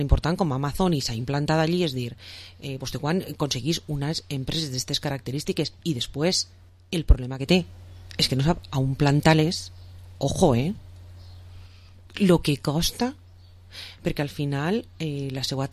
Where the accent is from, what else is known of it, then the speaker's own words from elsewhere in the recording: Vila-real, Valencian Community, Spain; jo en este moment visc a una altra població, és a dir, jo resisteixo a una altra població, però seré tota la vida de Vila-real, i me pregunten on eres, soc de Vila-real.